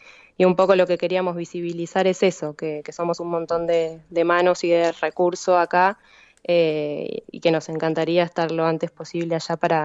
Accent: La Plata, Buenos Aires Province, Argentina; soy de La Plata.

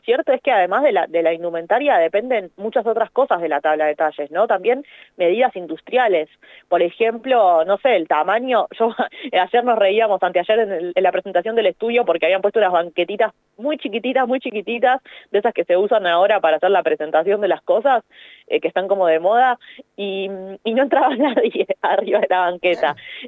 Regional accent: Argentina

